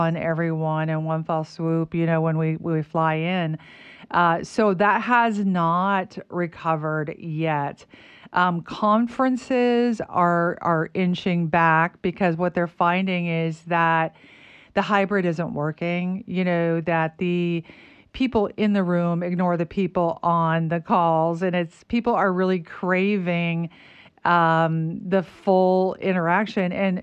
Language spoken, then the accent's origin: English; Midwest, United States; I grew up in the Midwest, and that was sort of the holy grail.